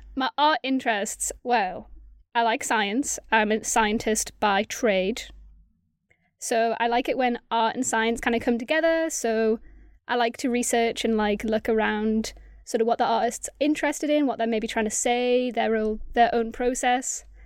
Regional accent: Whitley Bay, North East England, United Kingdom; Hello. I'm from Newcastle, Whitley Bay, born and raised.

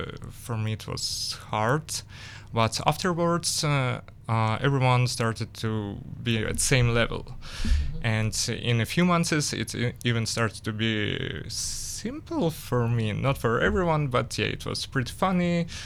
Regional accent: Ukraine; English is a second language; moved away as an adult; now in Israel; No. So, I moved from Ukraine. Mm-hmm. And I was just graduated.

